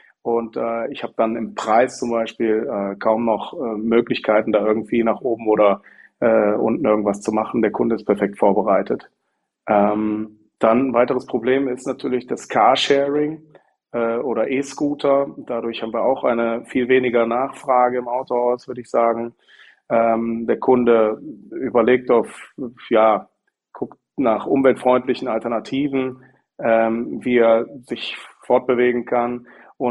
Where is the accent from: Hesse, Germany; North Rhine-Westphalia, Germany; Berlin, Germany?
North Rhine-Westphalia, Germany; Krefeld; ich komme aus Krefeld, habe hier ein Autohaus mit 12 Mitarbeitern, bin selber 34 Jahre alt, verheiratet, ein Kind